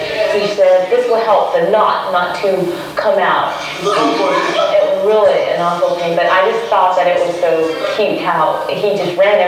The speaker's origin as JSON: {"language": "English", "country": "United States", "said": "I'm just showing my passport. I'm an American."}